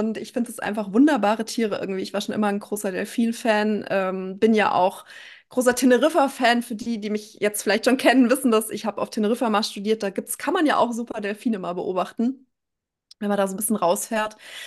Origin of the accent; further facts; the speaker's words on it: Frankfurt, Hesse, Germany; ich komme aus Frankfurt